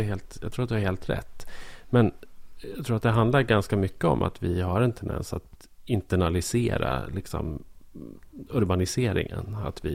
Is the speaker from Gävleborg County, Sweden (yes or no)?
yes; Bollnäs, Gävleborg County, Sweden; stanna kvar i lilla Bollnäs där jag växte upp